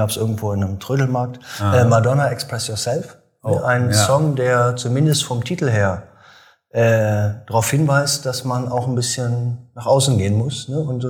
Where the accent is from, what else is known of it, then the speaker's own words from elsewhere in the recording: East Germany, Germany; Ich komme ja aus dem Osten.